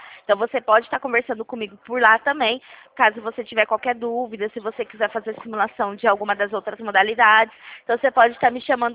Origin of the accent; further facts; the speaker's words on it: Pirassununga, São Paulo, Brazil; Sim, sou de Pirassununga